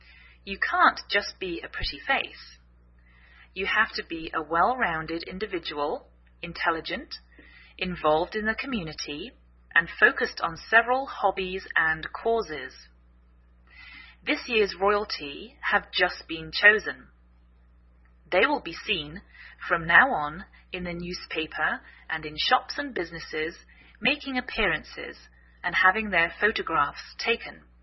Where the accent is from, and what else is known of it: England, United Kingdom; now in United States